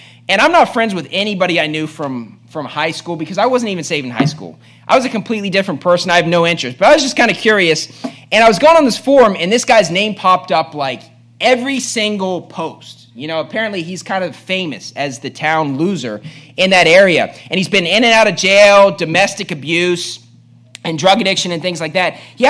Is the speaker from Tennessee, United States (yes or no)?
no; Bridgeport, West Virginia, United States; this kid was probably the smartest person at my school growing up in Bridgeport, West Virginia, and everybody knew that.